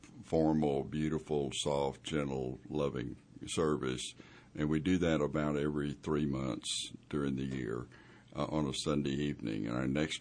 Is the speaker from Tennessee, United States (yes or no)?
no; Austin, Texas, United States; also born or lived in Dallas / Hartford, Connecticut / Boston; And I grew up in Austin and graduated from Baylor and then went to medical school in Southwestern in Dallas and then trained on the East Coast in Hartford, Connecticut and Boston. Came back to Austin a long time ago